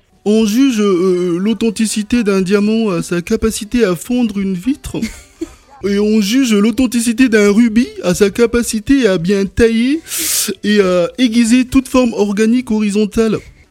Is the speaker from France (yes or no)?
yes; Brittany, France; born there; Tu es né au Cameroun et je suis né en Bretagne.